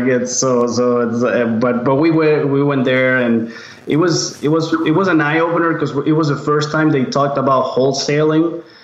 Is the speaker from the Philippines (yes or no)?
no; Chile; moved away; We were born and raised in South America in Chile, and we've been living here for about eight years.